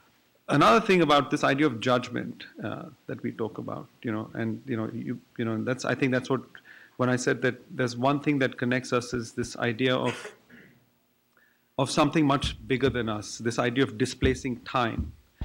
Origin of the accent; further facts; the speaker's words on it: India; the way we look at things, being Indian